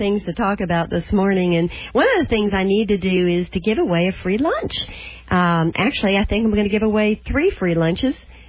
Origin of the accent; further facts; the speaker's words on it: Florida, United States; Now, being a Floridian, you know, born and raised in Florida, never having seen any snow